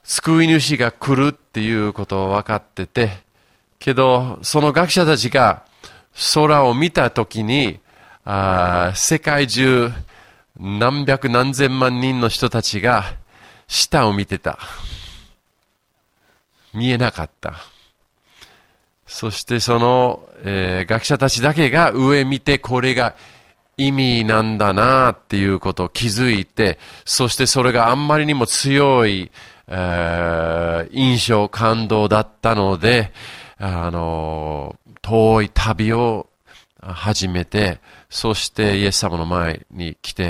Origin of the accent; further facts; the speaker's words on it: Yokohama, Kanagawa, Japan; 昨日、友達と一緒に横浜、行ったんです。そして、自分の実家どうなってるのかと見たり、そして友達と一緒に私の、中学校、高校、行って